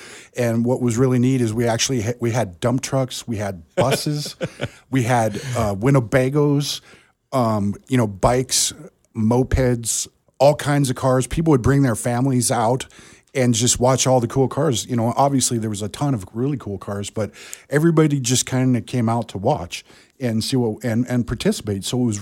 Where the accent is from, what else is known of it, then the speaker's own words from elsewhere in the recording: Kalispell, Montana, United States; I was born and raised in Kalispell. I'm an Evergreen kid, went to Evergreen School, graduated from Flathead High School.